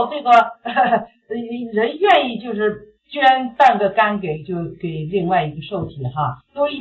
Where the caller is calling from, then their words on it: Beijing, China; 因为我是北京的，我是从北京打电话过来